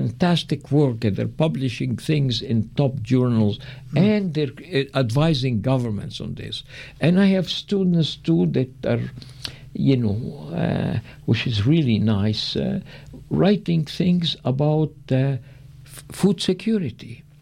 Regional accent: Lebanon; now in Canada; I am from Lebanon, you know, came to Canada and happy I came here, but I care about our people there.

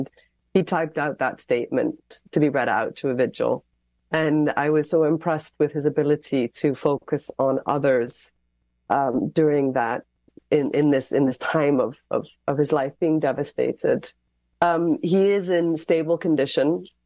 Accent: Ireland; born there; He's an Irish citizen because I was born in Ireland

